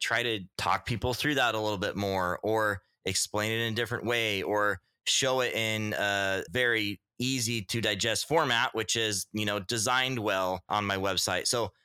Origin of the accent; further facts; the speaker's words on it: Utah, United States; now in Alaska, United States; I ended up doing a lot of my early flying in the Rocky Mountains. I grew up in Utah.